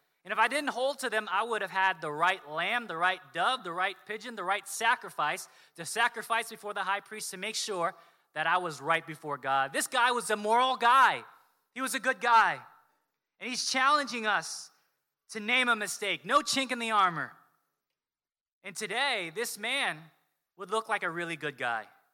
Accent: Toms River, New Jersey, United States; I tell people I'm from Toms River, nobody knows where that is.

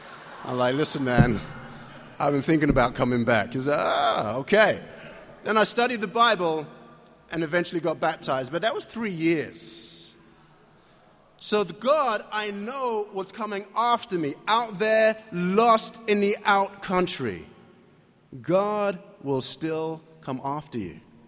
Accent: London, United Kingdom; moved away as an adult; now in United States; I was here from London, England. I was on a scholarship to train as a dancer

